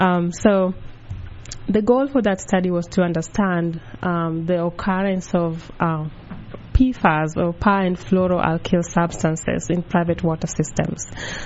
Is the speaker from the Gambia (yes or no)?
no; Kenya; now in State College, United States; So originally I am from Kenya, but right now I am based here in State College area